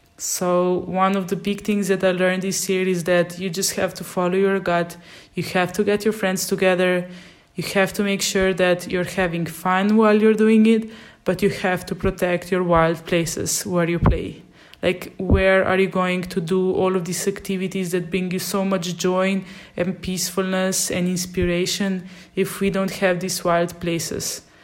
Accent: Slovenia; I moved from the beautiful Dolomites in northern Italy back to my home country of Slovenia, that is very well known for its alpine environment, and 60% of the country is covered in forest.

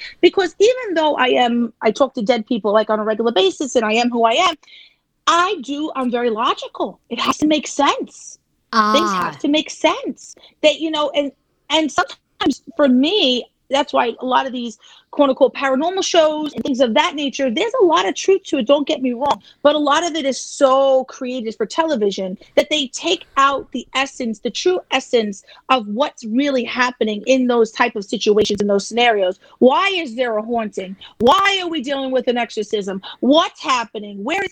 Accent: New York City, New York, United States; No, I'm from Staten Island.

